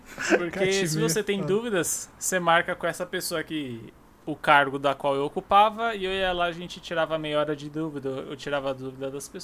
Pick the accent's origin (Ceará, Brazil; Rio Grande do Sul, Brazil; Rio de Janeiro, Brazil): Rio de Janeiro, Brazil; accent: carioca; Perdão meu sotaque, carioca.